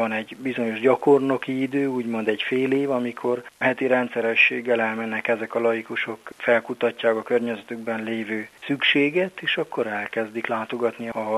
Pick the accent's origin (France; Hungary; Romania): Romania; Transylvania; én az osztrák tartományhoz tartozom, és erdélyi származású vagyok.